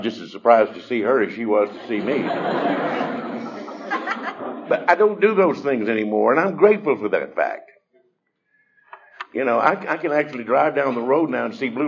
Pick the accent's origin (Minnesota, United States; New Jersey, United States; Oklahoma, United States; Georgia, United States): Georgia, United States; when I was a kid growing up in North Georgia